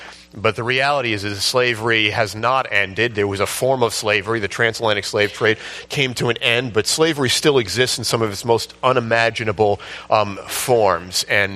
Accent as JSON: {"language": "English", "region": "New York", "country": "United States", "said": "Honestly, I'm from New York. I know nothing about farming and stuff"}